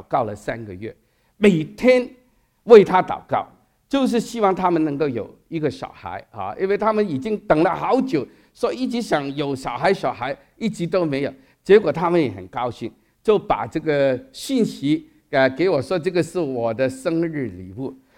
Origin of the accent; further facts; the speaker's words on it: Hong Kong; Chinese is a second language; 这个我们香港人叫红报纸。